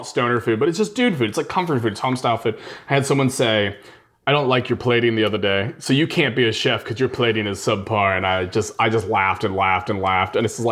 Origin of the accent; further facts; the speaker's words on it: St. Louis, Missouri, United States; he's a dietitian, and we grew up together here in St. Louis, and we've known each other for a very long time.